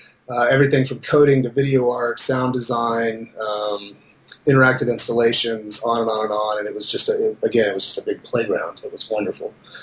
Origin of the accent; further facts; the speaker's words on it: San Antonio, Texas, United States; moved away as an adult; Well, I was more or less raised in Texas, in South Texas. I grew up in San Antonio, but at the age of 18, I got the hell out as quick as possible.